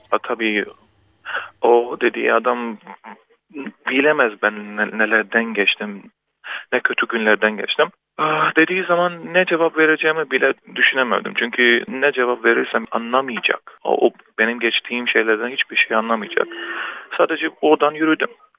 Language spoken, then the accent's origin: Turkish; Syria; now in Australia; çünkü ben Suriye'de büyüdüm.